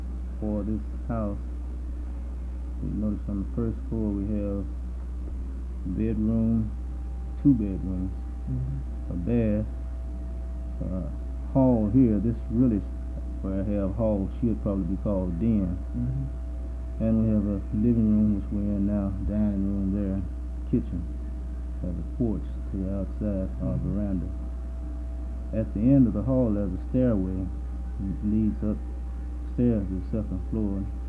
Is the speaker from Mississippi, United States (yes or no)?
yes; Yazoo City, Mississippi, United States; born there; I was born in Yazoo City, Mississippi. That's in Yazoo County. It's about 60 miles southwest of here.